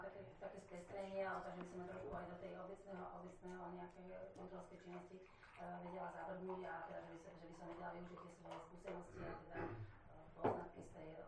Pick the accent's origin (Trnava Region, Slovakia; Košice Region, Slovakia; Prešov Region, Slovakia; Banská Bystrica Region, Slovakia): Trnava Region, Slovakia; Trnava; born there; narodila som sa v Trnave, v tomto času už bývam v Trnave.